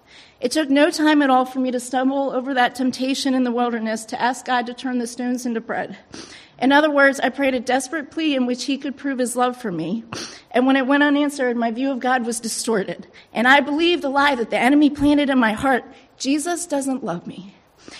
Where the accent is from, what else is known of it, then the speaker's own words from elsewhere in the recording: Columbia, Maryland, United States; born there; I was born in 1984 in Columbia, Maryland. I was born deaf in my left ear to a deaf mother, hard of hearing father, and an older sister.